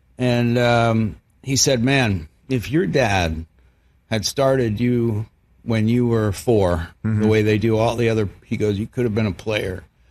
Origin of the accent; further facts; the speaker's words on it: United States; now in Australia; I'm an American, been living in Australia for 10 years, married to an Australian woman with an Australian kid.